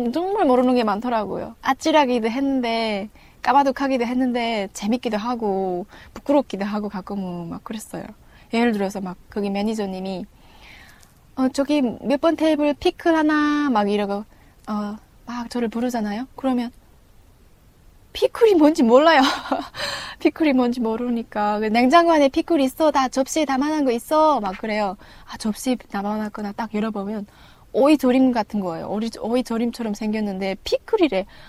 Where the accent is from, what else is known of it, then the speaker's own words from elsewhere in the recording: Chongjin, North Hamgyong, North Korea; now in South Korea; 그냥 고향 한경북도 청진이 고향인 청년이죠